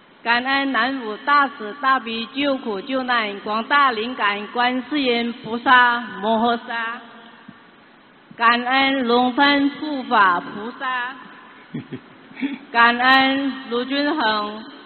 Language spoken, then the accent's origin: Chinese; Mauritius; 毛里求斯。